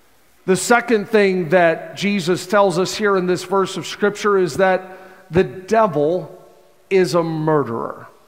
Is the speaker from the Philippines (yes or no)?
no; Canada; I'm from Canada, for those of you that don't know.